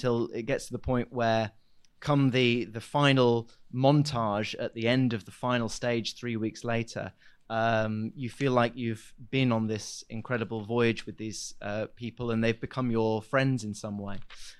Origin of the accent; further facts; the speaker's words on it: Yorkshire and the Humber, United Kingdom; me and all my mates, we grew up in Yorkshire